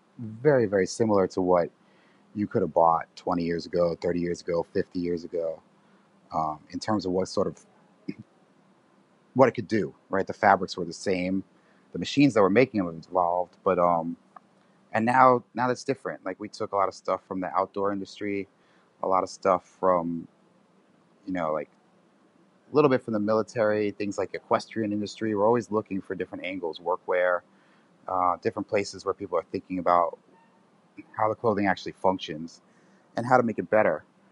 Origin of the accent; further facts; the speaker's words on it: New York City, New York, United States; born and raised in Manhattan, so.